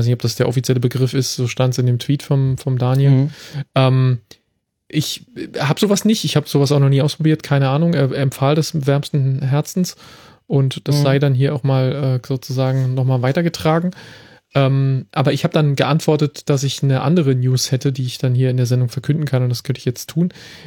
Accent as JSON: {"language": "German", "region": "Berlin", "country": "Germany", "said": "War nie mein Favorite, also obwohl ich aus Berlin bin"}